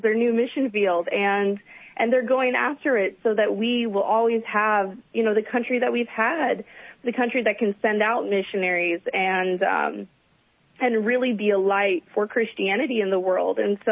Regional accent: Oregon, United States; Well, I am from the Yuba Sutter area. I'm originally from Oregon.

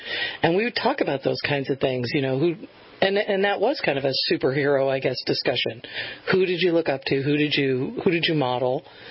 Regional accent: Connecticut, United States; I'm 56, and growing up in Connecticut, we were either Catholic or Jewish. Those were the choices.

